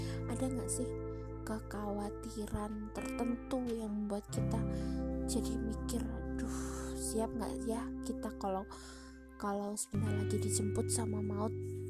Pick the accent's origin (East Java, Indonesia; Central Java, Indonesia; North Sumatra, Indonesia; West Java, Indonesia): Central Java, Indonesia; Pekalongan; terus di kampung halaman saya di Pekalongan